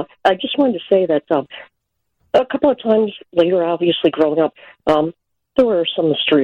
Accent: River Forest, Illinois, United States; I wanted to mention I grew up in River Forest, and anyway, when I was a little kid, the family sometimes would go to Horwath's on North Avenue

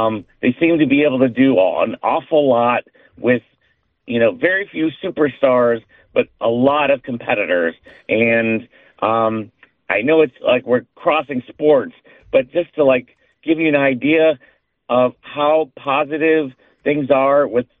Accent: Detroit, Michigan, United States; now in Chicago, United States; I am live in Chicago currently now, but I am from Detroit. I am visiting family for the holidays

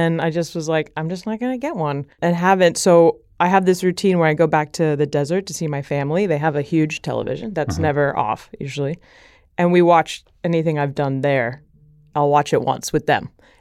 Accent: Palm Springs, California, United States; Yeah, I grew up in Palm Springs.

